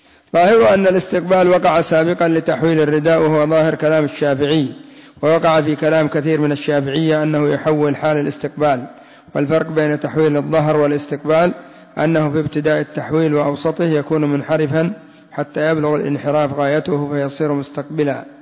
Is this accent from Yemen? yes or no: yes; Yemen; والرداء كما قلت لكم هو الذي يسمى الشال عندنا في اليمن